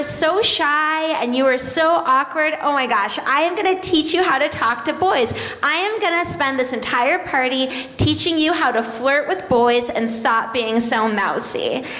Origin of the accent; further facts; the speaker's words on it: Seattle, Washington, United States; I grew up in Seattle, Washington, which is the suicide capital of the universe.